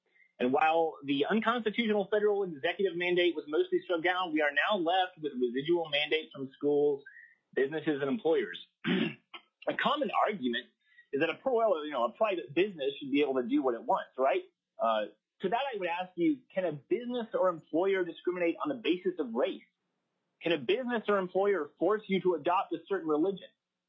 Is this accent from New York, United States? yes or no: no; Soldotna, Alaska, United States; from Soldotna, Alaska.